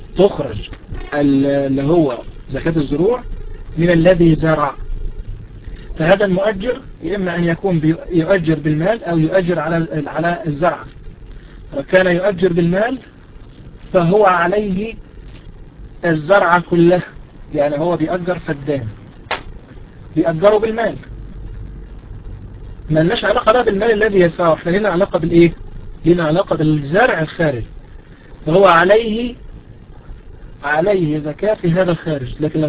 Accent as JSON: {"language": "Arabic", "country": "Egypt", "said": "الاراضي اللي احنا بنزرعها خاصة عندنا في مصر"}